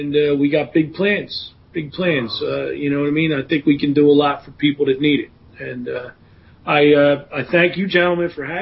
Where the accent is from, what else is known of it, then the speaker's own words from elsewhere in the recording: Philadelphia, Pennsylvania, United States; Like, that's still my coach. I'm from Philadelphia.